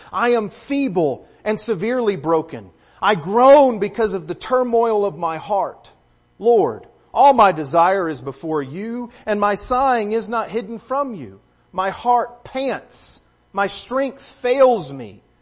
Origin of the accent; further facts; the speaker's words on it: Lubbock, Texas, United States; Y'all know that I'm from Texas. I've already said y'all a bunch of times, and you probably hear it in my voice. I grew up in West Texas, out near Lubbock.